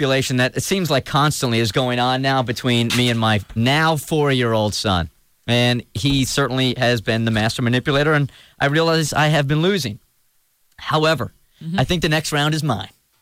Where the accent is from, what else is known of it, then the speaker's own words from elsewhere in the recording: California, United States; You know, I'm from California.